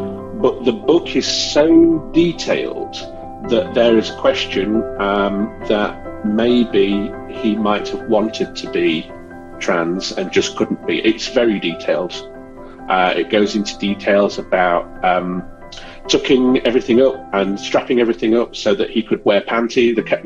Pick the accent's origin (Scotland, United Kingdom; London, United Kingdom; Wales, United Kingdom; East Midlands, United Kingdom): East Midlands, United Kingdom; I'm from Lincolnshire in the United Kingdom.